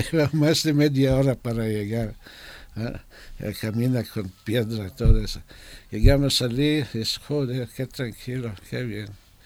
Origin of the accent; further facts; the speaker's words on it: Southern District, Israel; Spanish is a second language; moved away as an adult; also born or lived in Tel Aviv; now in Formentera, Spain; Después, pero crecido en Kibbutz, que está justo al lado de Gaza. Allí desde 13 hasta 22, 23.